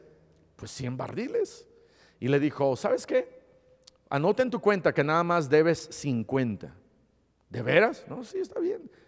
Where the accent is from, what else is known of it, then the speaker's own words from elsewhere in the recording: Iguala, Guerrero, Mexico; yo estaba creciendo en Iguala, Guerrero, teníamos una ferretería.